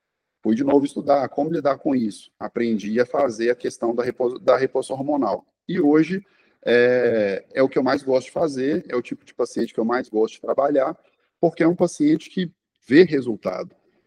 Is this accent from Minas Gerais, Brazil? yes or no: yes; Belo Horizonte, Minas Gerais, Brazil; sou de Belo Horizonte